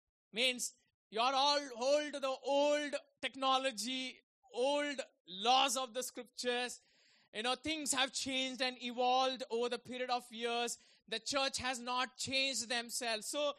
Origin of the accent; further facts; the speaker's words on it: Mumbai, Maharashtra, India; been born and brought up in Mumbai.